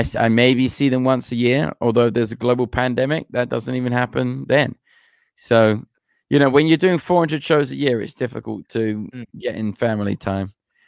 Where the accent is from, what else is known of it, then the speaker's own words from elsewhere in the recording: London, United Kingdom; Well, I grew up in Southeast London. which is one of the less pleasant areas of London.